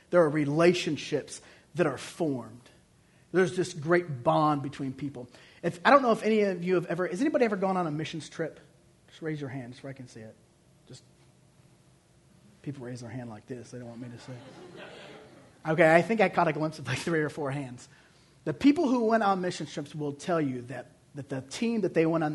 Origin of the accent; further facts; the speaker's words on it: Detroit, Michigan, United States; The church I grew up in just outside of Detroit, Michigan, was a great church.